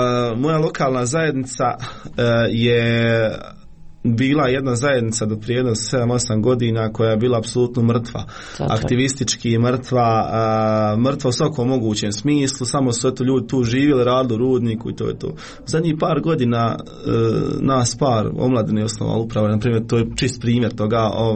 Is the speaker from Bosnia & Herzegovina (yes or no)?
yes; Foča, Republika Srpska, Bosnia & Herzegovina; Ja sam iz Foče, to jest iz Miljevine kod Foče, imam 23 godine.